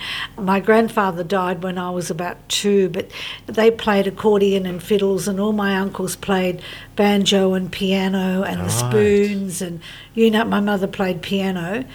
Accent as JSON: {"language": "English", "town": "Brunswick", "region": "Victoria", "country": "Australia", "tie": "born or raised there", "said": "Brunswick for the first 5 years of my life, West Brunswick."}